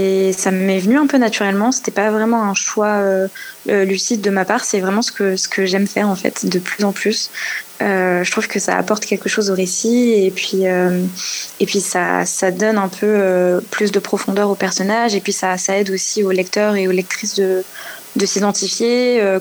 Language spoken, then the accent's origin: French; Paris, Île-de-France, France; Alors moi, je viens de Paris, en banlieue parisienne.